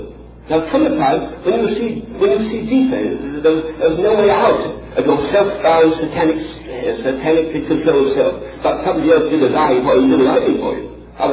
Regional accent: England, United Kingdom; I'm English.

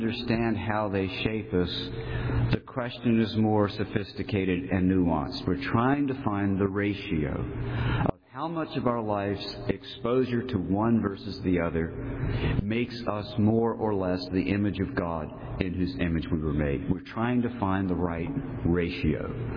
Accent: Richmond, Virginia, United States; When I grew up in Richmond, Virginia, when we drove down Monument Avenue, not surprisingly, there were monuments on it.

